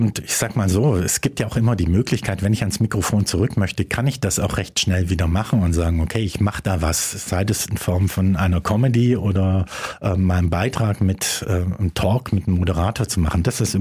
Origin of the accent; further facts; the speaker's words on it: Baden-Württemberg, Germany; ich komme ursprünglich vom Bodensee. Ich habe nie Radio für meine Heimat gemacht.